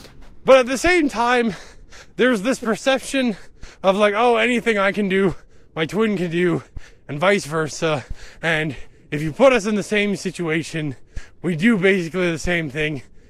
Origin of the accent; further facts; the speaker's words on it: Canada; at least as a Canadian, it felt like there was a whole lot of panic